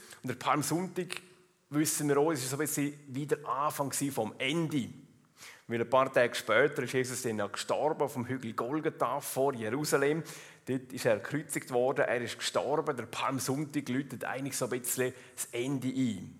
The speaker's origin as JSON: {"language": "German", "country": "Liechtenstein", "accent": "Liechtenstein dialect", "said": "Ihr versteht meinen Liechtensteiner Dialekt. Ich muss mich gar nicht bemühen, um irgendwie anders zu reden. Ich kann einfach so schwätzen, wie ich gewöhnt bin von daheim."}